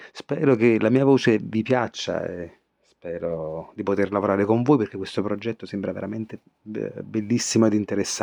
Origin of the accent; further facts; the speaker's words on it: Naples, Campania, Italy; now in Paris, France; sono un attore e un regista di 42 anni. Sono italiano, vengo da Napoli, sud Italia.